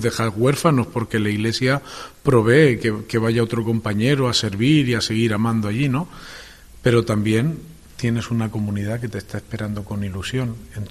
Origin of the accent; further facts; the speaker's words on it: Benferri, Valencian Community, Spain; born there; also born or lived in Seville; Yo desde Benferri me trasladé con toda mi familia a Sevilla, donde mi padre pues tenía el trabajo y nos trasladamos allá. Luego volví otra vez para acá, a mi tierra